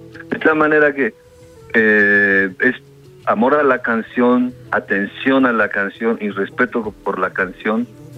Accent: Mexico City, Mexico; born there; porque nací en la Ciudad de México y todas las tradiciones se juntan aquí, y las vanguardias también.

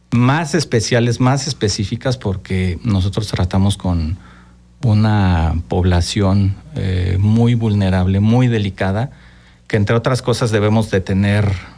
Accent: Cuautla, Morelos, Mexico; Cuautla, Morelos

